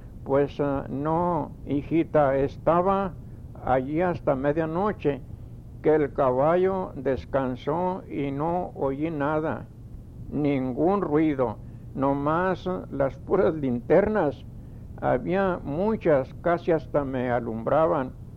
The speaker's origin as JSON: {"language": "Spanish", "town": "Méndez", "region": "Tamaulipas", "country": "Mexico", "tie": "born or raised there", "said": "De mi pueblo, que se llama Méndez, a 30 millas de allí hay otro pueblo que se llama Burgos."}